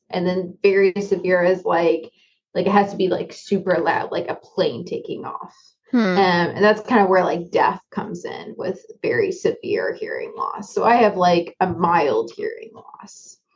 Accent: England, United Kingdom; born there; moved away; also born or lived in Florida / Georgia / Japan; Because I moved around so much, so yeah, I was born in England.

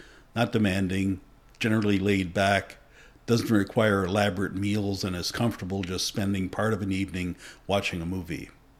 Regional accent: Newfoundland and Labrador, Canada; born there; also born or lived in United States; I was born in the Canadian province of Newfoundland. That's the most easterly one, an island in the Atlantic Ocean.

